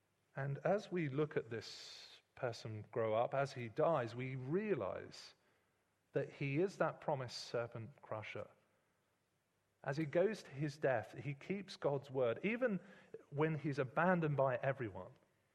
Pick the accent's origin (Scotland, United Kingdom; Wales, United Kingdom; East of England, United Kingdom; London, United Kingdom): London, United Kingdom; I was brought up to talk in South London